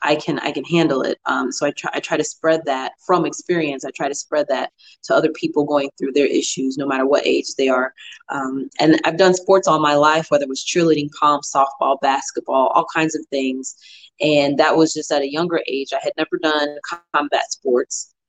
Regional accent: Belleville, Illinois, United States; I was raised by my great aunt, and I come from Belleville, Illinois. So that's maybe like 4.5 hours south of Chicago, really close to St. Louis. So I claim St. Louis and I claim Belleville.

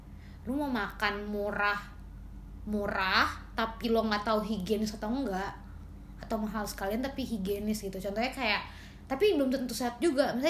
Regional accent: Jakarta, Indonesia; gue kan orang Batak ya, dan gue asli Batak banget gitu kan, mama papa Batak. Terus gue lahir dari kecil di Jakarta. Terus kayak, gue tuh masih kayak nggak tahu gitu loh bahasa Jawa Samsek.

